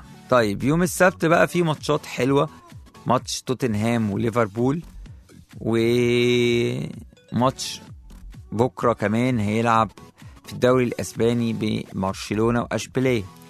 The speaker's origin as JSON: {"language": "Arabic", "country": "Egypt", "said": "فريقنا بقى اللي احنا بنشجعه كلنا كمصريين، فريق ليفربول"}